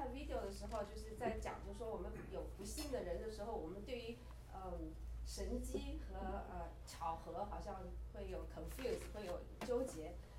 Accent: Beijing, China; now in United States; 因为我从北京出来的时候在北京，虽然那时候北京没有像现在这么多高楼，但是还是一个大城市嘛。然后我在那个就是在那边开始就上学，然后Arizona

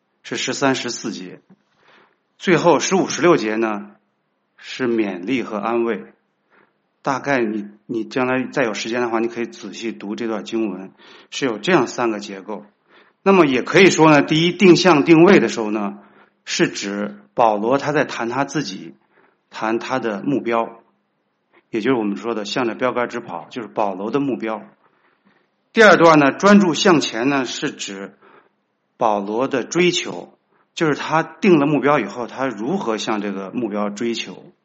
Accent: China; 今天特别是我们中国人对这个节非常看重

